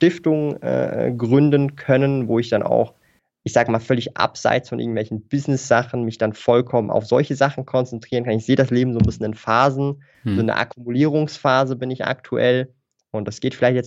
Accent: Switzerland; accent: Swiss; hört man meinen Akzent, so den Schweizer Akzent?

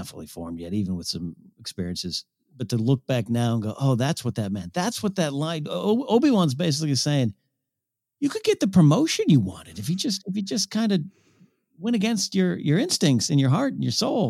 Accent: Montana, United States; I'm born and raised in Montana, in a place about as basic and uniform as you could imagine. But my parents were incredibly cultural. I grew up Russian Orthodox

